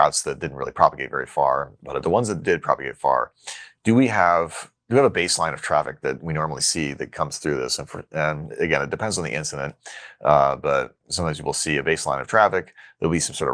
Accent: Poughkeepsie, New York, United States; I grew up in Poughkeepsie.

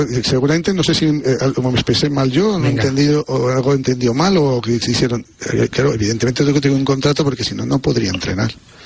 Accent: Haro, La Rioja, Spain; now in Madrid, Spain; todos saben que yo ejerzo de riojano, soy de Haro, pero la verdad que estoy muy agradecido a cómo me ha acogido Madrid. Ya llevo 12 años viviendo aquí

